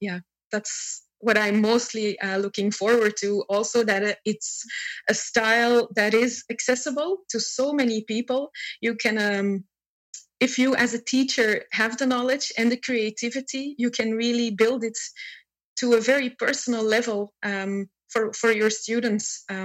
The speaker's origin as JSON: {"language": "English", "town": "Antwerp", "region": "Flanders", "country": "Belgium", "said": "Hi, Lara. … from Antwerp in Belgium"}